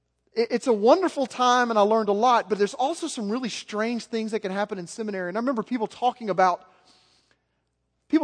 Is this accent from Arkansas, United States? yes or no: yes; Little Rock, Arkansas, United States; I'm from West Little Rock. It's a lot like East Memphis.